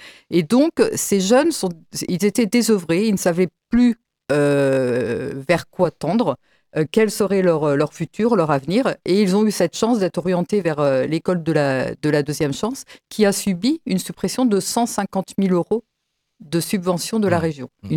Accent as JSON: {"language": "French", "region": "Pays de la Loire", "country": "France", "said": "puisque moi je suis originaire de l'Homme, dans le Sud-Sarthe"}